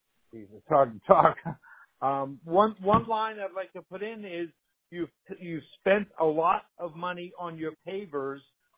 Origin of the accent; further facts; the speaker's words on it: New York, United States; I'm from New York. And I like to talk fast, but I can't anymore